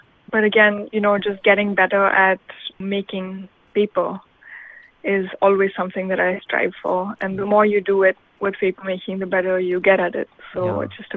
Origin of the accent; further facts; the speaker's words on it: India; And I think growing up in India really kind of fashioned that idea for me